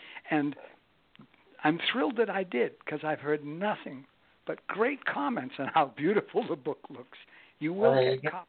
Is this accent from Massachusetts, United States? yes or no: yes; Boston, Massachusetts, United States; I'm originally from Boston, and I know what happens when Northeasters come ashore in the winter.